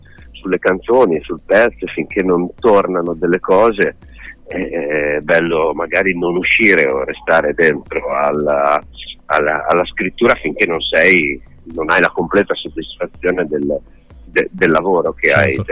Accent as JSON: {"language": "Italian", "town": "Forlì", "region": "Emilia-Romagna", "country": "Italy", "said": "Ma diciamo che noi veniamo da Forlì"}